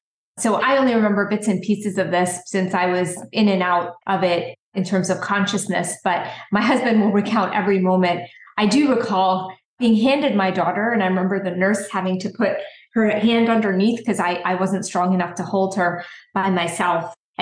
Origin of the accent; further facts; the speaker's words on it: New Jersey, United States; So I grew up in New Jersey, Central Jersey, and I went to the University of Pennsylvania for my undergraduate work.